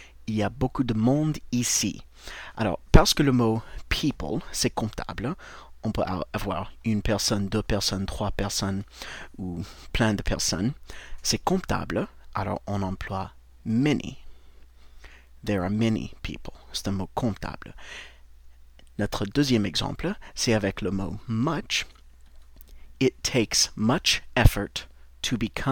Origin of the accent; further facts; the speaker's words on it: United States; French is a second language